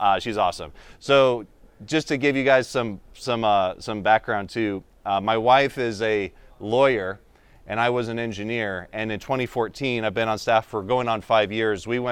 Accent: Tucson, Arizona, United States; I'm in my 30s. I am a millennial, and that's not a dirty word. That's okay. And I grew up in Tucson. I came to this church in high school back in 98

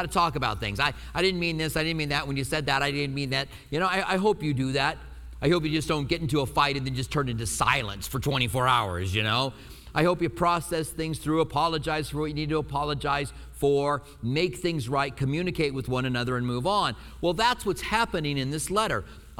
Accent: Albuquerque, New Mexico, United States; I grew up in Albuquerque, and Raul Reese was on the radio with Pastor Chuck Smith.

